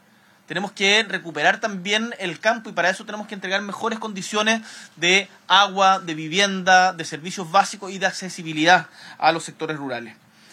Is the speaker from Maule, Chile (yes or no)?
no; Magallanes and Chilean Antarctica, Chile; yo vengo de Magallanes. Magallanes es una de las regiones con menor porcentaje de caminos pavimentados, porque es una región muy, muy grande, con la población muy, muy concentrada